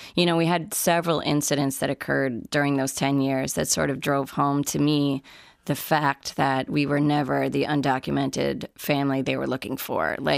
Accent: United States; I'm very familiar and comfortable with the culture, but ultimately I am American.

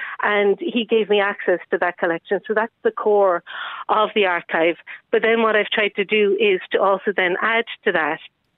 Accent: Cork, Munster, Ireland; I'm from Cork, you know, those proud Corkonians.

